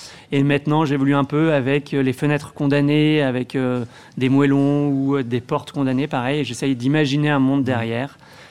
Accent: Auvergne-Rhône-Alpes, France; Alors, je suis originaire de la Drôme, bon, plus au sud de Saint-Paul-Trois-Châteaux.

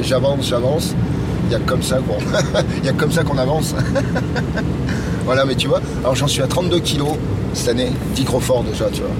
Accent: Saint-Julien, France; je suis de Saint-Julien. J'ai 25 ans à Villars et 25 ans à Saint-Julien

